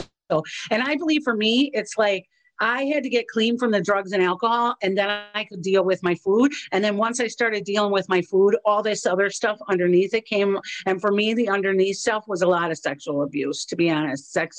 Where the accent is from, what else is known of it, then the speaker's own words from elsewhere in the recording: Chicago, Illinois, United States; I'm in Chicago. I live in Chicago. I'm born and raised in Chicago, so I'm in Chicago.